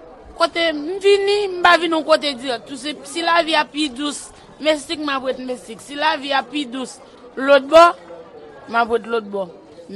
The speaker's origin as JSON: {"language": "French", "country": "Haiti", "moved": "yes", "said": "Je suis quitté de Haïti dans le monde."}